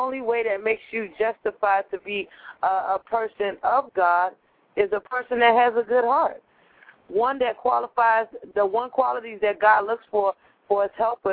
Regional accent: Nigeria; You know, I'm Nigerian. I'm African.

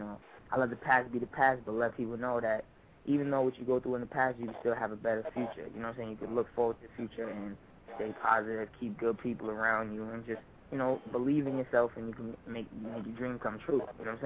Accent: Rhode Island, United States; but I'm originally from Rhode Island, like I said. So I was doing like a lot of local shows when I was 8 years old.

